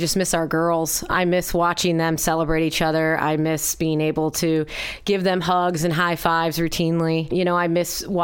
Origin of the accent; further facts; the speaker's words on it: Illinois, United States; But I'm from Illinois, and in Illinois, soccer, women's soccer is played in the spring.